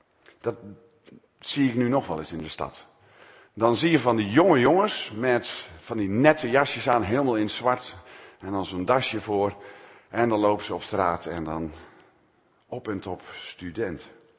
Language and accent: Dutch; Hoogeveen, Drenthe, Netherlands; Ik kwam als jongen uit Hogeveen, zeg maar, gewoon nuchter, normaal, kwam ik in Utrecht studeren.